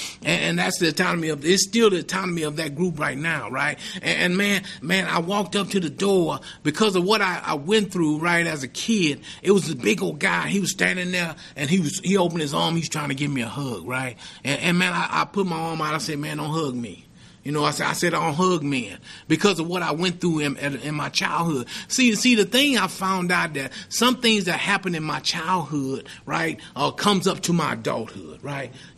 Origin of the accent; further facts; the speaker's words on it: Houston, Texas, United States; You know, I grew up in Houston. My mom had 9 kids, right? I was the youngest out of 9.